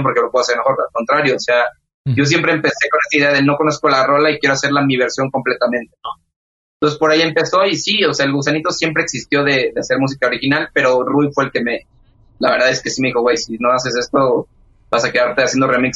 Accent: Mazatlán, Sinaloa, Mexico; Belmar, que es de donde vengo, que es Mazatlán

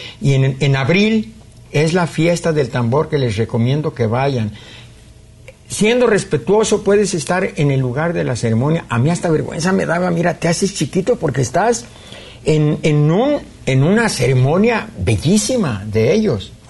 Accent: Tenamaztlán, Jalisco, Mexico; Subes a la derecha la sierra de Tequila y subes a una sierra llena de pinos y robles y ahí está mi tierra natal, Tenamaztlán.

